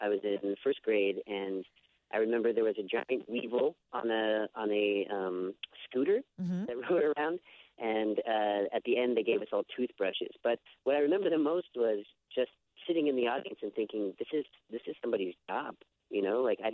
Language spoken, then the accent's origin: English; Denver, Colorado, United States; I am from Denver, Colorado, 303 Mile High, represent.